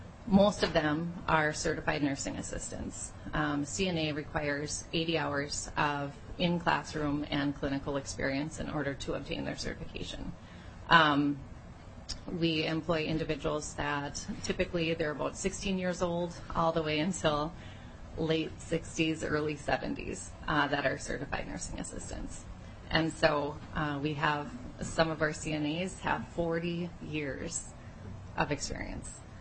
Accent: Detroit Lakes, Minnesota, United States; I graduated in 2005 and started an internship at my hospital in Detroit Lakes, my hometown.

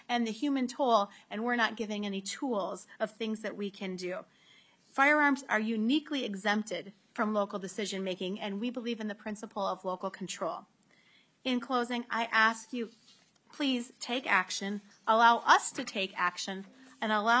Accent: Minnesota, United States; also born or lived in Brainerd; I was born in Brainerd, Minnesota, have many family members there. I grew up in rural Stearns County

